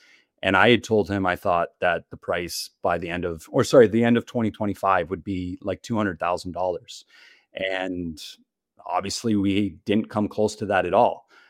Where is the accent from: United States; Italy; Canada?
Canada; I'm from Canada